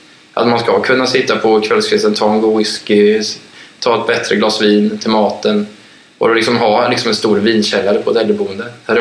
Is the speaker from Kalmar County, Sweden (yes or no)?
yes; Västervik, Kalmar County, Sweden; Och jag besöker dem också så länge, eller så ofta jag kan när jag är hemma i Västervik.